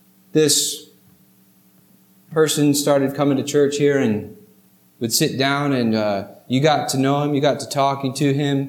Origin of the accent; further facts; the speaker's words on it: New England, United States; I'm from New England, so I can, but I know he's not with New England.